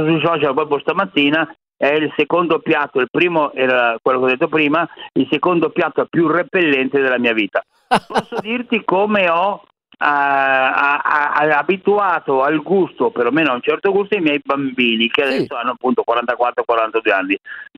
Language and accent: Italian; Milan, Lombardy, Italy; io mi ricordo da bambino delle elementari a Leonardo da Vinci a Milano negli anni 50, perché il diploma di quinta elementare l'ho preso nel 60